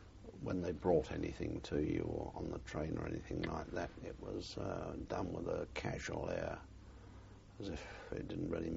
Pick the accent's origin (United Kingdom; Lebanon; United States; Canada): United Kingdom; in the treatment that they afforded me as a British national going through, they were very difficult in customs